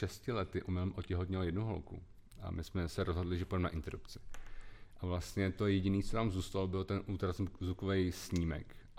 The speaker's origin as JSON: {"language": "Czech", "town": "Mladá Boleslav", "region": "Central Bohemian Region", "country": "Czechia", "said": "já ještě jak jsem z Malý Boleslavy, jako docela malého města, tak najednou mě se úplně rozevřel prostě ta vidina toho velkého světa"}